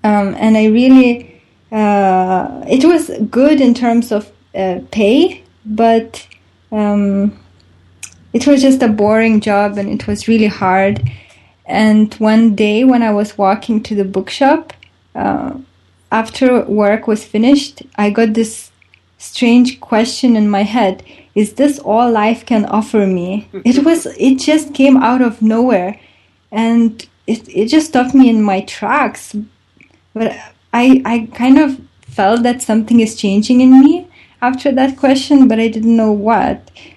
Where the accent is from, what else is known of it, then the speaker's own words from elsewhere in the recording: Lithuania; now in United Kingdom; I worked in different jobs when I came from Lithuania to UK